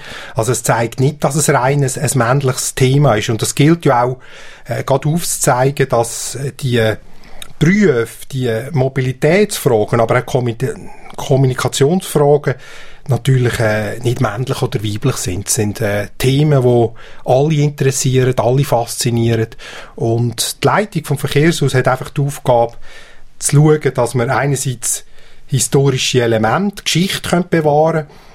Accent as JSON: {"language": "German", "region": "Lucerne", "country": "Switzerland", "tie": "born or raised there", "said": "ich bin sicher am Hand von meinem Vater, vom Würzenbach, wo ich aufgewachsen bin, durch die Gebäulichkeiten durchgelaufen."}